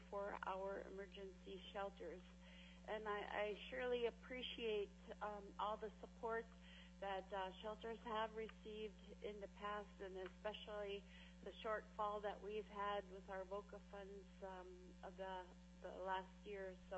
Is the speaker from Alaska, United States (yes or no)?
yes; Dillingham, Alaska, United States; especially in rural communities like my hometown of Dillingham, Alaska, and Bristol Bay